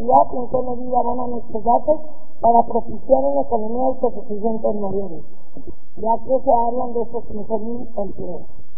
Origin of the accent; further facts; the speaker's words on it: Acaponeta, Nayarit, Mexico; del cual yo soy de Acaponeta